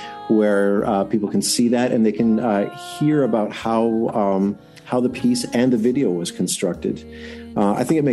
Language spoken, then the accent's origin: English; Winnipeg, Manitoba, Canada; growing up, I grew up in Winnipeg